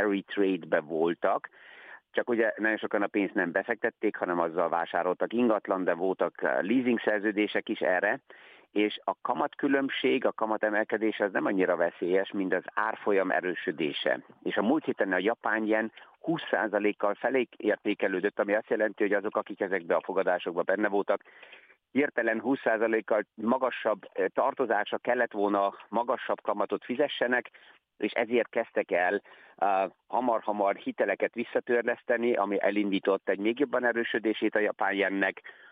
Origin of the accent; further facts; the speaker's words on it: Austria; mivel mi, mint osztrákok, olyan sok éremnél nem kopogtatunk